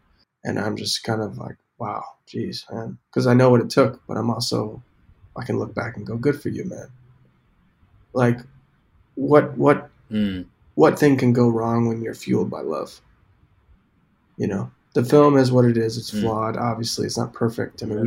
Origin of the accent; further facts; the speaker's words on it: Louisiana, United States; We grew up in Louisiana for kind of our childhood part of our lives.